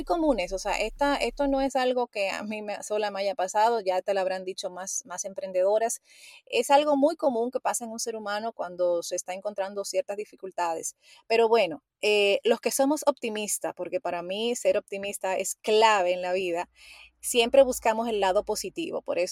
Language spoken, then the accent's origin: Spanish; Dominican Republic; sobre todo en República Dominicana, que es de donde soy yo